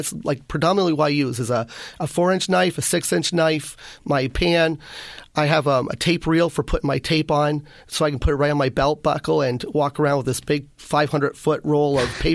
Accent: Canada; moved away; I'm from Canada, and in Canada we call drywallers boarders and tapers.

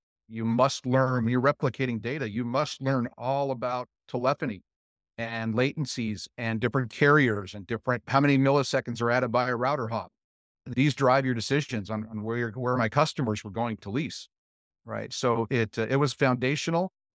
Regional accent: Roseville, California, United States; also born or lived in San Jose; So we moved from San Jose, Palo Alto area, Silicon Valley area, to Roseville, California. That's where I essentially grew up in my early teens and still live there today.

